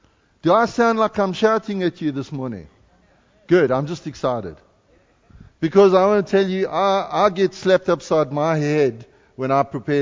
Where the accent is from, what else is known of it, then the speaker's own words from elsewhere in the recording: Canada; God sent us here for Canada. I'm Canadian.